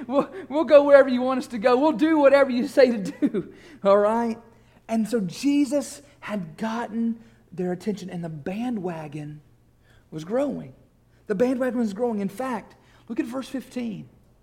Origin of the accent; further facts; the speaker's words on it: Kentucky, United States; I know I'm from Kentucky. I know that I'm a Kentucky fan